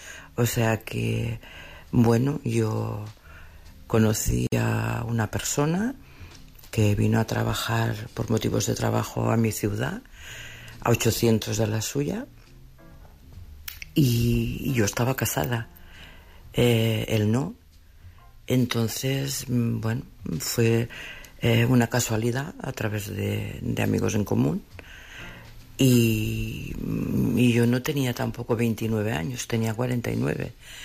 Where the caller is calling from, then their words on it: Asturias, Spain; desde Asturias.